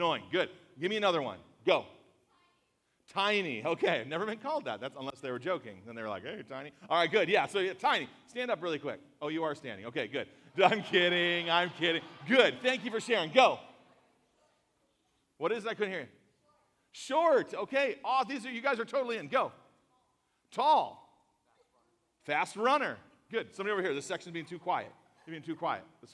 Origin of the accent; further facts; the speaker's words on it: California, United States; Last night I told you I was from California.